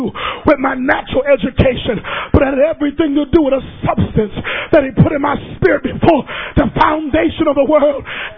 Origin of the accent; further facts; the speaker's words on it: Hartford, Connecticut, United States; I'm from Hartford, Connecticut